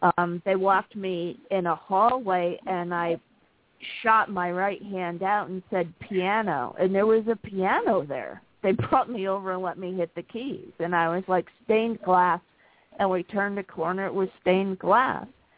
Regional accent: East Coast, United States; moved away; I'm from the East Coast, where an eight-hour drive takes you through five states.

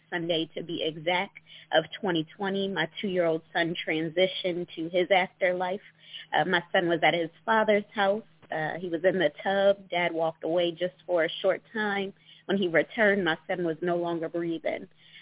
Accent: Red Bank, New Jersey, United States; moved away as an adult; now in Columbia, United States; I am 25 years old, born and raised in Red Bank, New Jersey, but now I reside in Columbia, Maryland.

